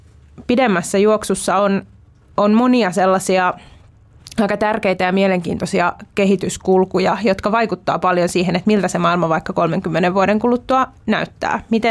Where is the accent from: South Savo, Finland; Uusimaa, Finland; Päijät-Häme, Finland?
Uusimaa, Finland; Espoo; oma kotikaupunkini Espoo on myös lopettanut tai päättänyt katkaista ystävyyskuntatoiminnan